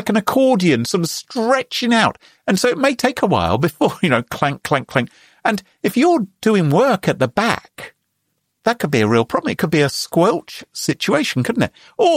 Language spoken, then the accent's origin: English; United Kingdom; it's hard for me as a Brit to imagine that.